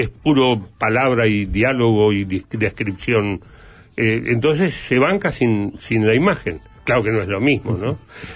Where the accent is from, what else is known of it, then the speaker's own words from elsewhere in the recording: San Pedro, Buenos Aires Province, Argentina; yo tengo una pequeña radio en San Pedro, en mi pueblo, donde nací, donde vivo gran parte de mi vida. Estoy más en San Pedro que en Buenos Aires